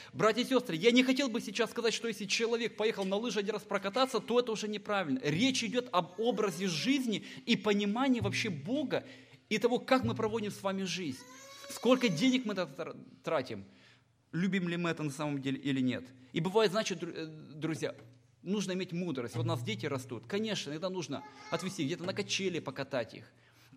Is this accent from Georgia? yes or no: no; Moldova; moved away; Ну, я приехал с Молдавии, у нас таких парков не было.